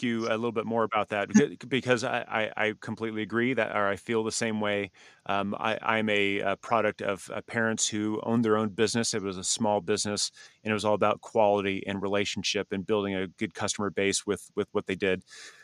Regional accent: San Diego, California, United States; And I remember growing up in San Diego, there was a building kind of there dedicated for people of Scottish descendancy and everything.

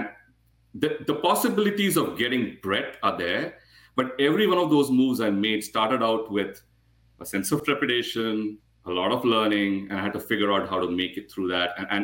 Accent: Bangalore, Karnataka, India; That's where I grew up in India.

